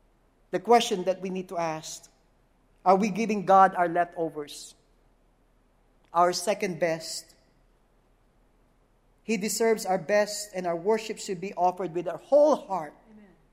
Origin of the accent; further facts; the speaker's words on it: Philippines; Growing up in the Philippines